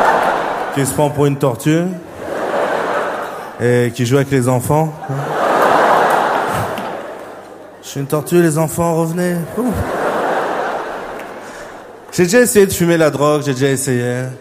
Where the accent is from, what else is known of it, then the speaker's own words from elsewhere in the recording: Limoges, Nouvelle-Aquitaine, France; je viens de la province, en France, d'une toute petite ville, je viens de Limoges.